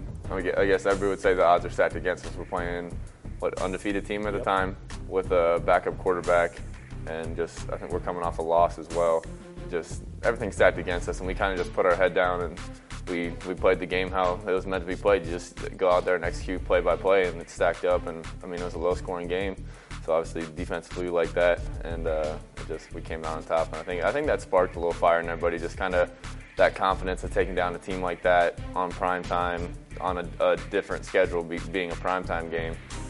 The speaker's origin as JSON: {"language": "English", "region": "Ohio", "country": "United States", "said": "Obviously, I'm from Ohio. I probably had 50 people at that game."}